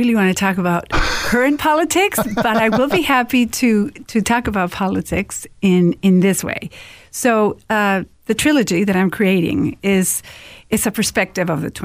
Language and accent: English; Mexico; moved away as an adult; now in United States; I'm originally from Mexico, and I came here to study at the University of Minnesota.